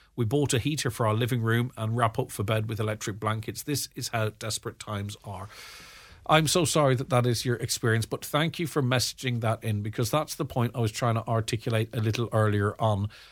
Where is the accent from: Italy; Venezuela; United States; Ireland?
Ireland; We are the Irish people and we are proud to fly our flag.